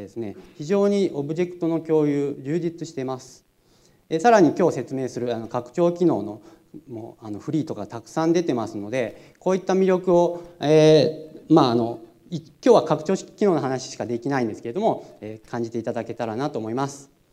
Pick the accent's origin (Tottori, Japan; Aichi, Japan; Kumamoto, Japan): Tottori, Japan; 先ほど申しましたように、今日は鳥取から参りました。